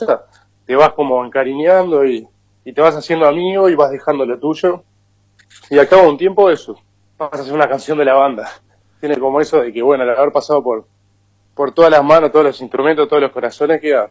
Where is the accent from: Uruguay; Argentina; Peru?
Uruguay; para mucha gente quizás seamos argentinos, no sepan que somos uruguayos.